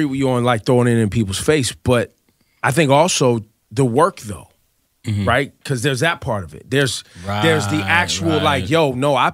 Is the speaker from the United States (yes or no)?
yes; New York, United States; I'm from New York, and I got to do my